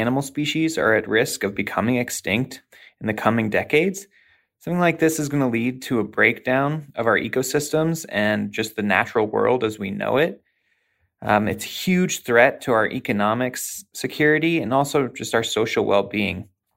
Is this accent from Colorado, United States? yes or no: yes; Denver, Colorado, United States; from Denver, Colorado, and my pet issue is biodiversity loss.